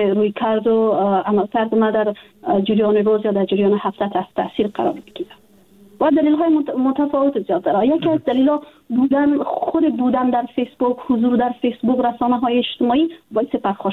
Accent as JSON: {"language": "Persian", "country": "Afghanistan", "tie": "born or raised there", "said": "جدا از اینکه وطنم است، خانواده ام اونجا است، دوستای ما هستند، ما در افغانستان بزرگ شدیم، تحصیل کردیم، کار کردیم"}